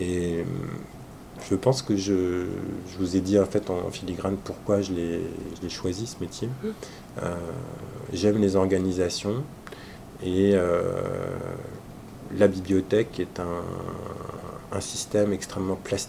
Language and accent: French; Villetaneuse, Île-de-France, France; born there; Moi, je suis né en plus à Villetaneuse à côté, donc j'avais un intérêt à revenir chez moi, en fait.